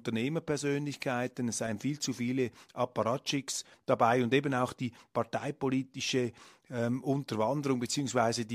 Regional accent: Switzerland; Und am Schluss, als Schweizer, fragt man sich ja, was ist denn mit dem Bürgerlichen los?

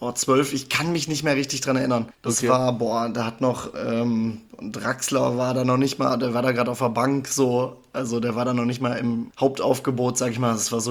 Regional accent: North Rhine-Westphalia, Germany; Ich bin 23 Jahre alt, ich komme aus Münsterland hier in NRW

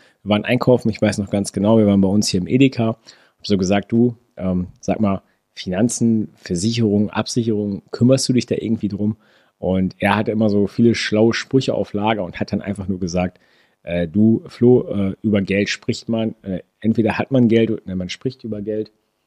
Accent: North Rhine-Westphalia, Germany; Ich komme aus dem Münsterland. In Büren ist da tatsächlich der, ja, der Ort, wo ich meine Lehre gemacht habe.

